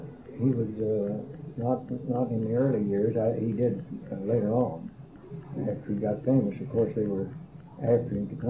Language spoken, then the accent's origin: English; Kentucky, United States; born there; I was born in Northern Kentucky